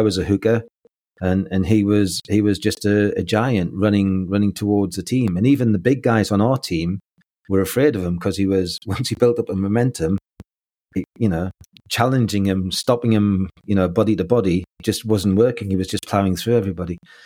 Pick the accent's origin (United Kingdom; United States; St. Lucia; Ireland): United Kingdom; Newcastle, North East England; So I was born just outside of Newcastle, and in a little village, and I had a fairly normal upbringing